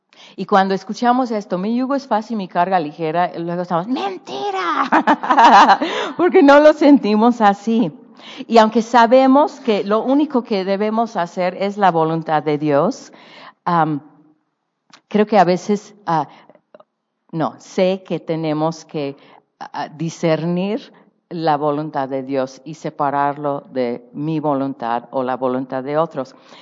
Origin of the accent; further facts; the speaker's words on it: San Francisco, California, United States; born there; Yo soy totalmente de ciudad, nací en San Francisco, California y todo.